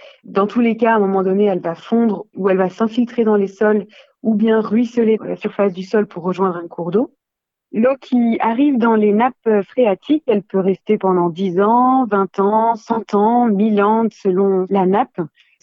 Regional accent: France; chez nous, en France, c'est mesuré par Météo France.

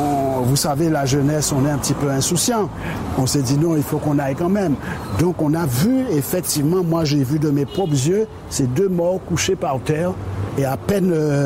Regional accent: Lamentin, Guadeloupe, France; moi je venais du Lamantin. Je venais du Lamantin

